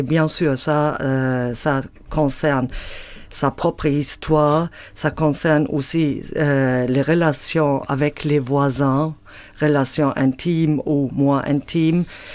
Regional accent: Germany; c'est la culture avec laquelle moi j'ai grandi en Allemagne

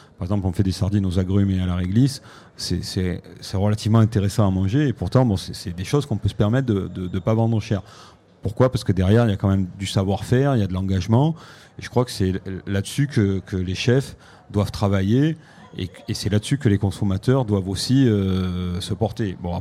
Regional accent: Marseille, Provence-Alpes-Côte d'Azur, France; Enfin, Marseille, je peux en parler, moi je suis marseillais

